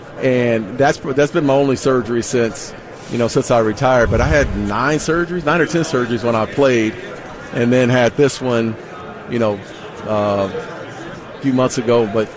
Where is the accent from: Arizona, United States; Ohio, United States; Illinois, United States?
Arizona, United States; Phoenix; I grew up in Phoenix. Grew up on the west side.